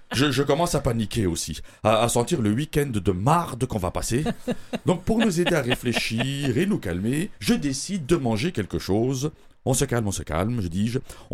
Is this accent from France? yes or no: no; Belgium; Je suis belge.